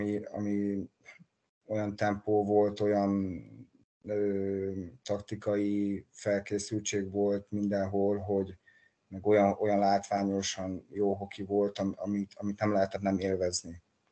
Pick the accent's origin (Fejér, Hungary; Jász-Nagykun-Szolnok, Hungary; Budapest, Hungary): Fejér, Hungary; Beloiannisz; én egy kis görög faluba nőttem fel Belojanisba, és általános iskola másodikos voltam, amikor elvitt anyukám Dunaújvárosba